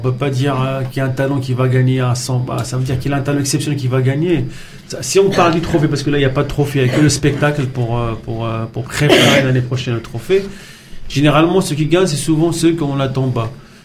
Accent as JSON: {"language": "French", "country": "Morocco", "lives_now": "France", "said": "parce que moi je viens du Maroc, hein, je ne suis pas né ici"}